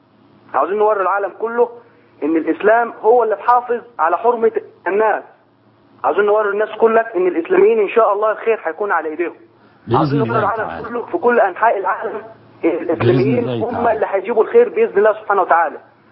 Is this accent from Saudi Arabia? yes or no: no; Egypt; now in Spain; نقول لهم أنا من مصر. أنت من مصر؟ منين؟ من إسبانيا.